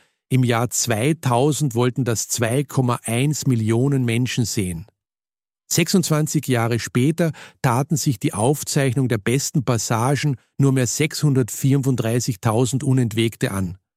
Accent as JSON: {"language": "German", "town": "Klagenfurt", "region": "Carinthia", "country": "Austria", "said": "Als Klagenfurter sage ich ohne jede Häme"}